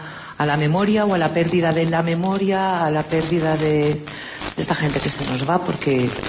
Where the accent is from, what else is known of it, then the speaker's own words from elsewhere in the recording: Valencian Community, Spain; això sí que ho som, els valencians